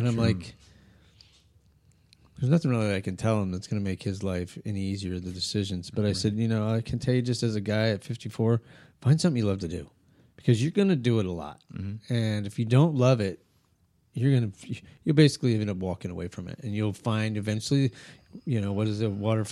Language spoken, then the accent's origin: English; Albuquerque, New Mexico, United States; I grew up in Albuquerque.